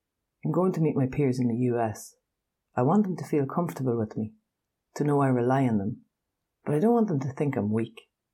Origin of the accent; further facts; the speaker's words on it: Ireland; a village a bit out the road from my hometown in Ireland